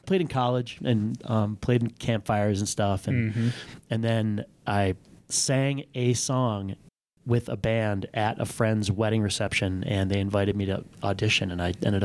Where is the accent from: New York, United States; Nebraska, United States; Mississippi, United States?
New York, United States; Rochester; I'm from Rochester, New York, where I was part of a big corporate band called